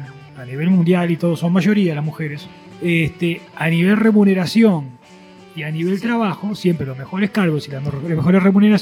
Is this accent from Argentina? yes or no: no; Uruguay; now in Venezuela; yo soy uruguayo